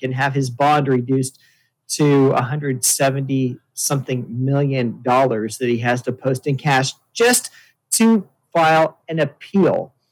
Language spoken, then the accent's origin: English; United States; it's an embarrassment to me as an American